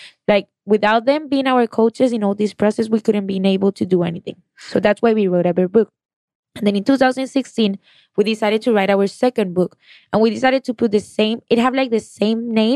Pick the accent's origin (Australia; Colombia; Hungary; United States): Colombia; And then in other schools in my city, because I'm from Colombia.